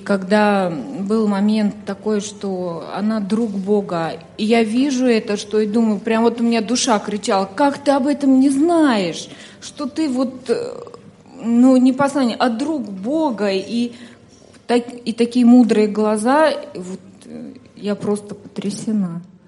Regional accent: Zheleznodorozhny, Moscow Oblast, Russia; я из Московской области, город Железнодорожный.

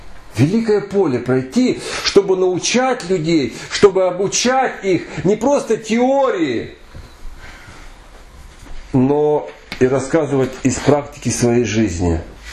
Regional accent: Vorkuta, Komi Republic, Russia; я вырос в Воркуте

